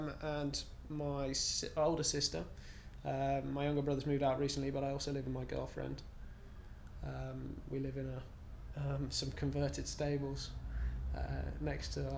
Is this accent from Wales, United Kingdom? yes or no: no; Caterham, South East England, United Kingdom; I grew up just near Junction 6, which is about sort of 10 minutes away from where I live at the moment, but which is slightly more of a town, a place called Caterham, which is sort of becoming embroiled in the sprawl of Croydon.